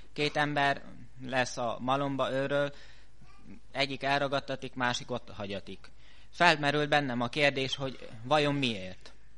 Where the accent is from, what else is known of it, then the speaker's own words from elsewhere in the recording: Nușfalău, Sălaj, Romania; now in Oradea, Romania; Ugyanis Szilágy Nagyfaluból származom, és már sokszor voltam itten a testvérek közt